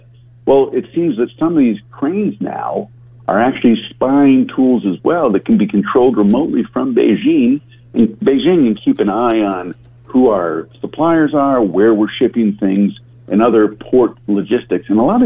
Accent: Michigan, United States; I'm originally from Michigan.

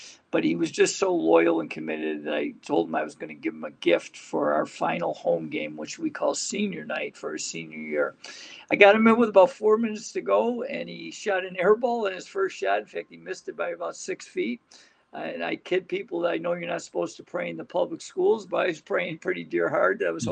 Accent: Greece, New York, United States; ended up being a head coach of two high schools in my hometown of Greece, New York, the largest suburb of Rochester

